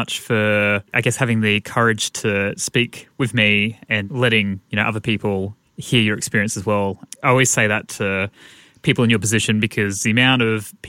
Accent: Australia; because I'm also Australian.

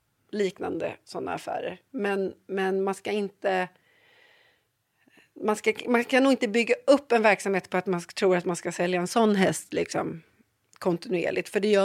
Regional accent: Stockholm, Stockholm County, Sweden; jag är uppväxt i Stockholm men har alltid varit så här, i en familj som är nära naturen, mycket djur. Vi hade, även fast vi bodde i Stockholm, så hade vi höns och kaniner och getter och får och hästar.

